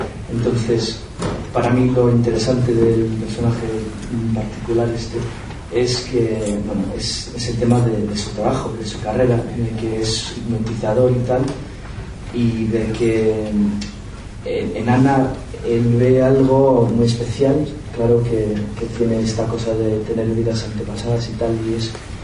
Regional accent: London, United Kingdom; born there; Spanish is a second language; Mis padres son españoles, pero yo nací en Londres, entonces tengo, bueno, hablo el español, pero necesito traductor también.

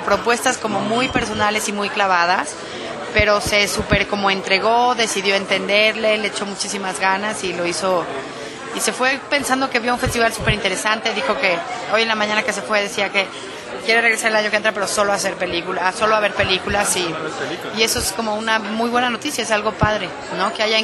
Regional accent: Mexico; A la gente internacional le encantó, a los mexicanos nos encantó, y creo que funcionó muy bien.

